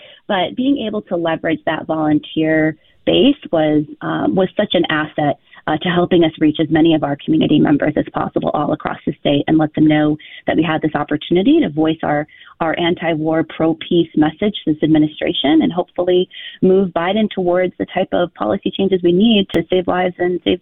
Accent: Midwest, United States; As a Midwesterner through and through, it's been beautiful to see just our neighbors show up as well.

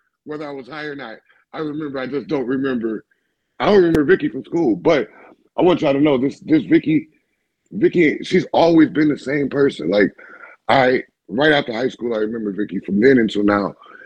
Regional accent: Beloit, Wisconsin, United States; I'm from Beloit

